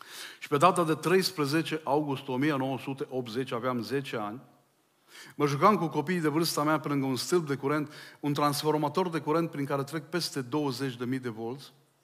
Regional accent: Orșova, Mehedinți County, Romania; born there; m-am născut la Orșova, poate știți zona aceea, un oraș foarte frumos. Vă încurajez să-l vizitați, mai ales vara, e pe malul Dunării, acolo la graniță cu Serbia.

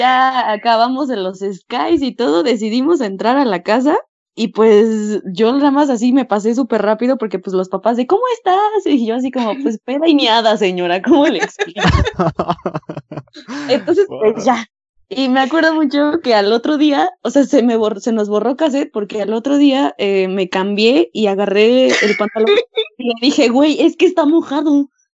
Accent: Mexico; Y ya pues al otro día, como buenas mexicanas, nos fuimos por la barbacoa para bajar la cruda

